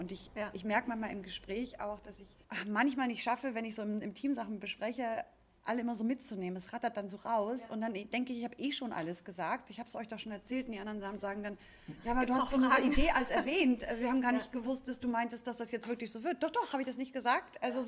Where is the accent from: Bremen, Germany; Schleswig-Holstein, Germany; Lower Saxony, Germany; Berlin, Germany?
Lower Saxony, Germany; Celle; ist mich in Celle damals, wo ich aufgewachsen bin, immer zu Jazzkonzerten mitgeschleppt.